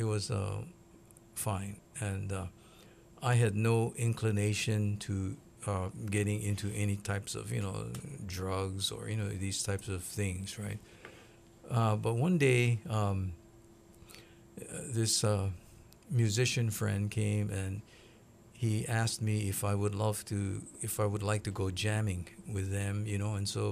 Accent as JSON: {"language": "English", "town": "Oahu", "region": "Hawaii", "country": "United States", "tie": "born or raised there", "also_born_or_lived": "Pa'ia, Maui"}